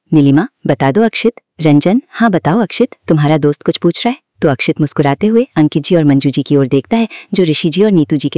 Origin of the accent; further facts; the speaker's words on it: Delhi, India; born there; दिल्ली में घर बना लिया। डैड ने बाद में अपनी जॉब यहाँ दिल्ली में करवा ली। मॉम ने इस घर को बड़े ही प्यार से सजाया और मेरा जन्म भी इसी घर में हुआ।